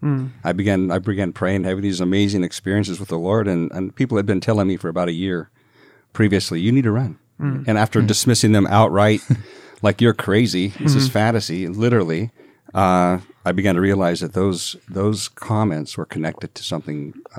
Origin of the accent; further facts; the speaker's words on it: California, United States; I grew up in Northern California, above Sacramento. Mm-hmm. I grew up in a working class family.